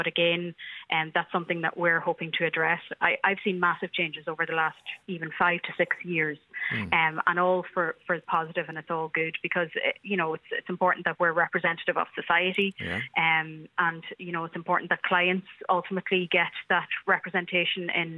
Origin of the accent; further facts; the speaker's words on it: Ulster, Ireland; moved away as an adult; now in Dublin, Ireland; I'm from the Gaeltacht area, a place called Clonmealy. And so I did my secondary schooling there, and I've been in Dublin then since I went to university.